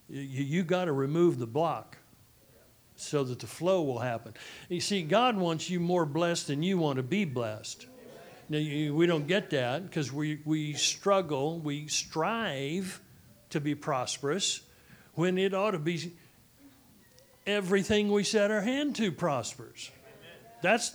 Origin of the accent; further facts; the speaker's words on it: Dallas, Texas, United States; also born or lived in Tulsa; I grew up in the South. I was born in Tulsa, Oklahoma, grew up in Dallas, Texas.